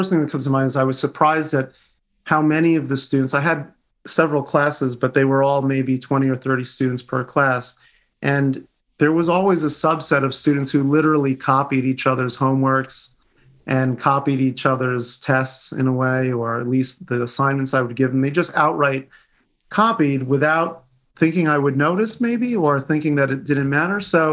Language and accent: English; Rockland County, New York, United States; also born or lived in Los Angeles, United States / Putian, China; Huge cultural experience to go from living in Rockland County, where I grew up in New York State, to go to school in California, Los Angeles, and then to move to China in Putian, the Fujian province of China.